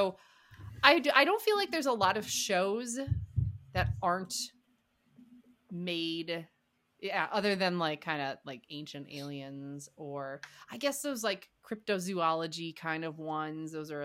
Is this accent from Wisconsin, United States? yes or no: yes; Milwaukee, Wisconsin, United States; But my unique claim to fame is that I grew up in Milwaukee area, I grew up in the Milwaukee.